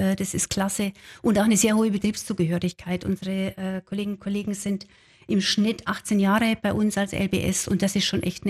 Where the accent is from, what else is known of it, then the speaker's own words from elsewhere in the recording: Bavaria, Germany; Und wie Sie hören, ich komme aus Bayern, ja, das war noch in Bayern